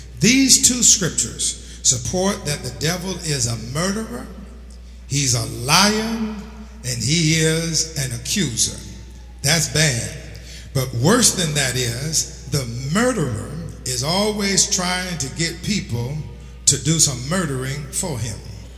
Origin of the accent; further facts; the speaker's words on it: New York, United States; accent: New York; My New York accent might be messing this up for your ear.